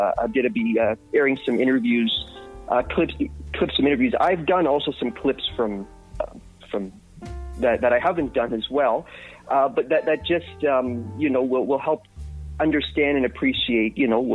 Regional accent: Ancaster, Ontario, Canada; I spent most of my life in Ancaster, actually. I grew up first in North End, then I lived in Ancaster.

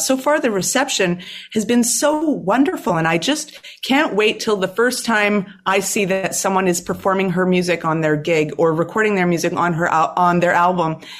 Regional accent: Vancouver, British Columbia, Canada; the soundtrack of my life growing up in Vancouver

